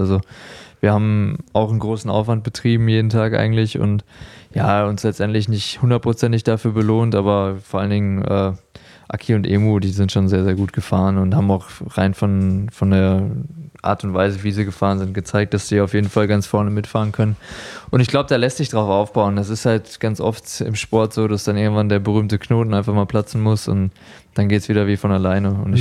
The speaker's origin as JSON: {"language": "German", "town": "Essen", "region": "North Rhine-Westphalia", "country": "Germany", "said": "ich komme aus Essen"}